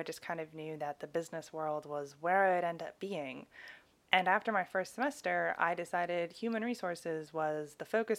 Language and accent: English; Connecticut, United States; I grew up in Connecticut, which is in the northeast of the United States.